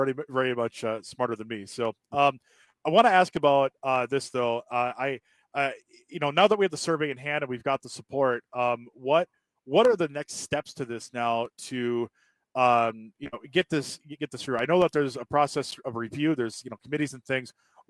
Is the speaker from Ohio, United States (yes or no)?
no; Cadott, Wisconsin, United States; Carney is playing the hits from my hometown of Cadott, Wisconsin, right here.